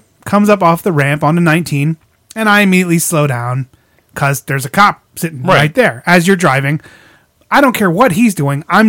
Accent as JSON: {"language": "English", "region": "Pennsylvania", "country": "United States", "tie": "born or raised there", "said": "I remember the before time up in I grew up in Pennsylvania."}